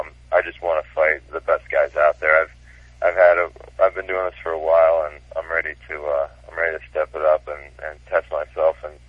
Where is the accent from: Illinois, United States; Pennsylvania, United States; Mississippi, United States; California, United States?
Pennsylvania, United States; I'm from Pennsylvania originally, and even though that's not known for being way up north, it gets plenty cold there.